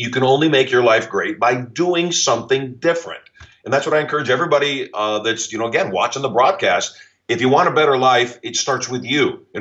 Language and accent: English; Michigan, United States; now in Las Vegas, United States; You know, when I was a kid, I grew up in Michigan.